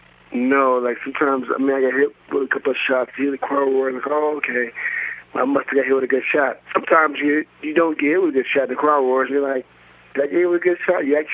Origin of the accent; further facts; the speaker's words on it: Lynwood, California, United States; Linwood, California.